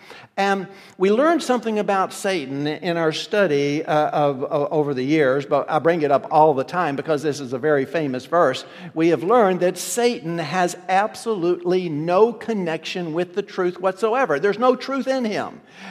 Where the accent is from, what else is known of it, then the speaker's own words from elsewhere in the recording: Memphis, Tennessee, United States; Kay and I grew up in Memphis, Tennessee, and right outside of the Shelby County Courthouse is a big statue of Lady Justice.